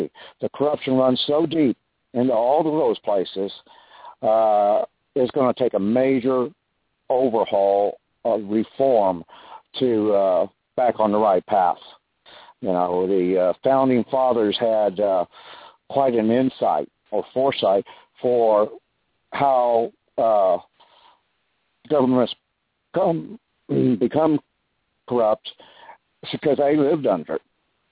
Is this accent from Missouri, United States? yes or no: yes; Missouri, United States; Oh, yes. I'm from Missouri